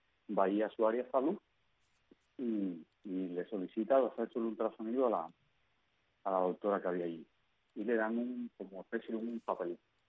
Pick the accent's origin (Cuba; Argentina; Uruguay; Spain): Cuba; nosotros como ciudadanos cubanos